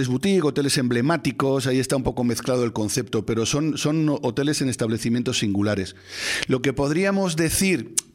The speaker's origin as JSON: {"language": "Spanish", "town": "La Orotava", "region": "Canary Islands", "country": "Spain", "tie": "born or raised there", "said": "me alegro muchísimo porque es mi pueblo, pero en la Orotava"}